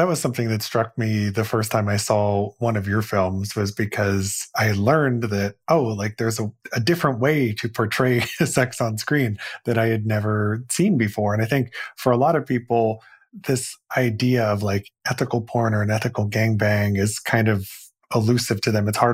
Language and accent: English; Indiana, United States; So case in point, in my home state of Indiana, there was a law that was just passed this year